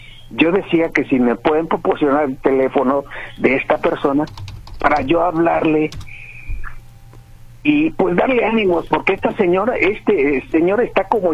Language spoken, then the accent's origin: Spanish; Michoacán, Mexico; yo soy de Michoacán. Uh-huh. Pegado acá al estado Jalisco.